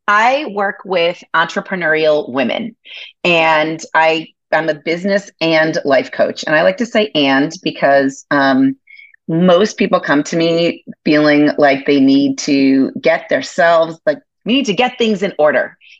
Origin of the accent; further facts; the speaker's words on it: Boston, Massachusetts, United States; We've lived here since 2000. So we've lived here a while, but I grew up in Boston. So I am East Coast at heart. Turned into a Midwesterner.